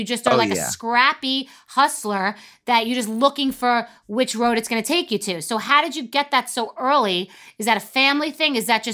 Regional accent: New York, United States; I was aware of you because I'm from New York

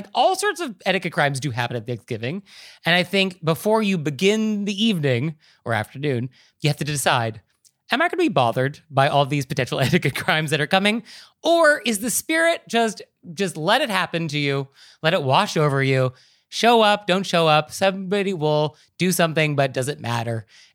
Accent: West Coast, United States; I'm from the West Coast. I live on the East Coast.

